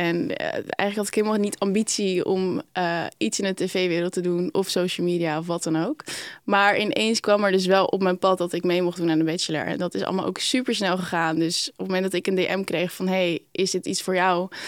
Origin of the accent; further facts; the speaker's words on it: Heerenveen, Friesland, Netherlands; born there; Ik ben geboren in Heerenveen.